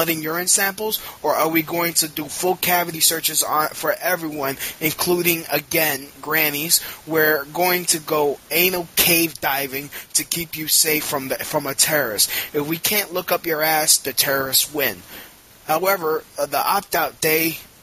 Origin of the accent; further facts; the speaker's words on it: Brooklyn, New York, United States; No, I'm from Brooklyn. It's called being in a melting pot in New York.